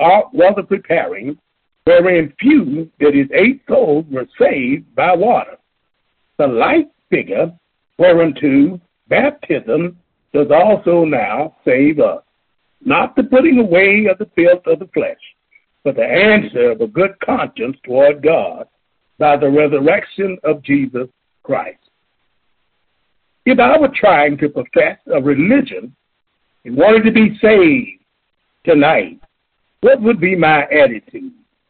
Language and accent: English; Lubbock, Texas, United States; That's my homeboy from Lubbock, my hometown.